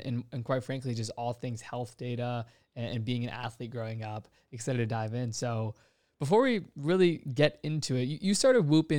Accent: Virginia, United States; because I grew up an athlete, played hockey for 10 years, born and raised in Virginia.

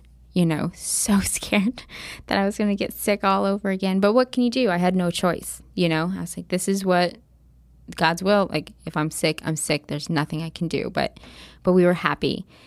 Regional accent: Fairbury, United States; You know, the people I knew from my hometown, just so nice.

